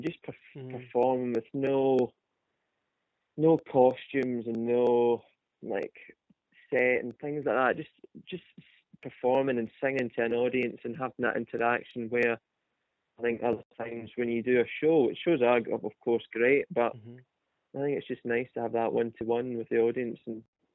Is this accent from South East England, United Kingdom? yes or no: no; Girvan, Scotland, United Kingdom; also born or lived in Edinburgh; now in London, United Kingdom; when I moved from Girvan to Edinburgh, I mean, that was like, that was a shock, but it was definitely a change moving to a city. Mm. But then moving from Edinburgh to London, that was something else.